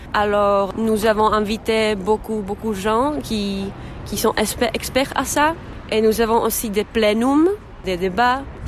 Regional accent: Prague, Czechia; French is a second language; now in France; je suis tchèque, je suis de Prague. Je vis ici

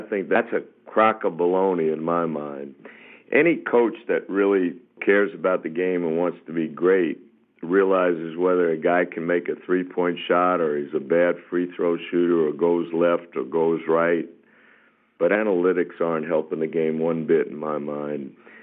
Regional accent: New York, United States; Growing up in New York like I did, the NIT was huge when I was a young boy.

